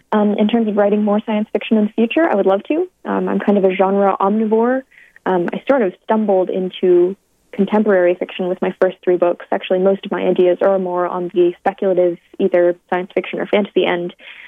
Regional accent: United States; Yeah, so I'm half Chinese and half Irish. My parents were immigrants. I'm American.

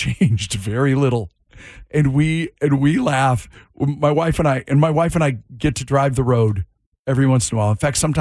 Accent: Monroe, Washington, United States; Evergreen Speedway on the Evergreen State Fairgrounds in my hometown of Monroe, Washington

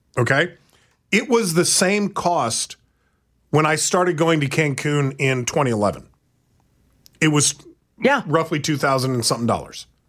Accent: Lansing, Michigan, United States; I even mentioned that I was from Lansing.

